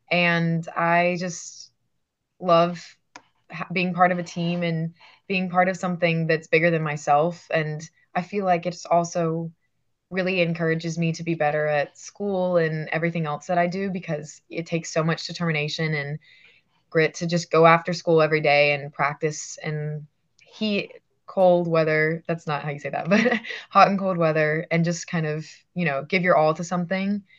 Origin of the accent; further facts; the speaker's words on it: Huntersville, North Carolina, United States; I am from Huntersville, North Carolina